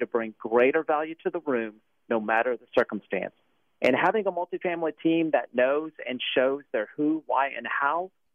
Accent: California, United States; Well, it's funny you should ask. I grew up in Orange County.

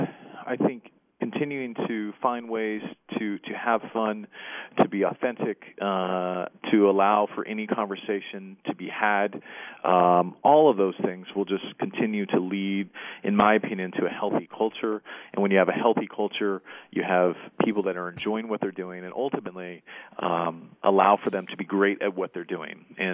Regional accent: California, United States; now in San Antonio, United States; I am based here in San Antonio. I'm originally from California. We've been here about seven years or so

